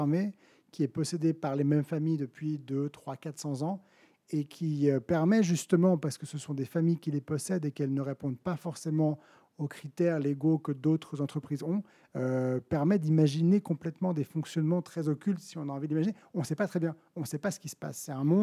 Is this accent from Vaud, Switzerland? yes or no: no; Geneva, Switzerland; born there; comme je suis né à Genève, que j'habite à Genève, Genève pour moi c'est ma réalité